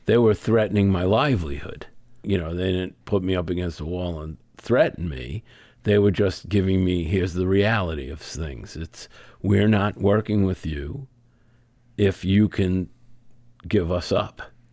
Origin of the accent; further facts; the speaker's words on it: Brooklyn, New York, United States; Look, I grew up in Brooklyn. I grew up in an area where there was a lot of mob connections, and everybody in New York is hustling all the time